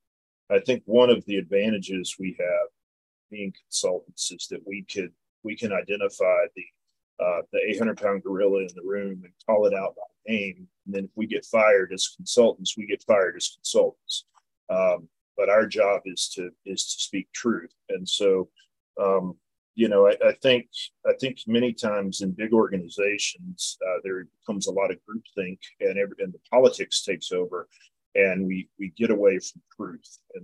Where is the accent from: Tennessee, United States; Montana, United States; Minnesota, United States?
Tennessee, United States; Knoxville; I'm from Knoxville, Tennessee.